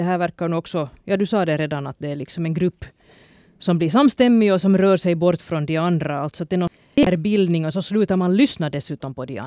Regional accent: Finland

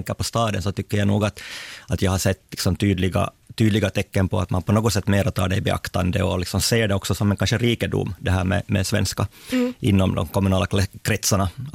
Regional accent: Hanko, Uusimaa, Finland; also born or lived in Turku; now in Pargas, Finland; Jag kommer från Västnyland, från Hang ursprungligen.

